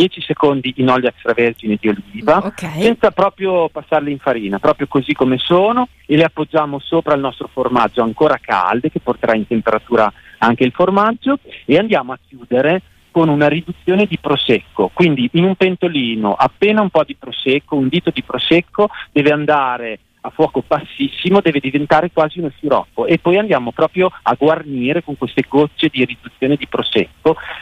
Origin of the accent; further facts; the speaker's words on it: Calabria, Italy; in quanto calabrese direi che ci dovrebbe essere l'anduja sicuramente